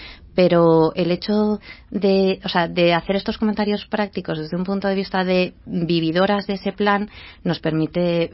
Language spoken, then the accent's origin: Spanish; Madrid, Community of Madrid, Spain; Nosotras somos madrileñas y estamos un poco focalizadas en Madrid.